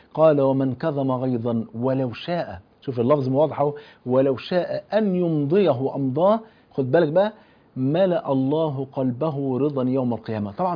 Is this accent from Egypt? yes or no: yes; Egypt; لان حتى المثل عندنا في مصر بيقول ايه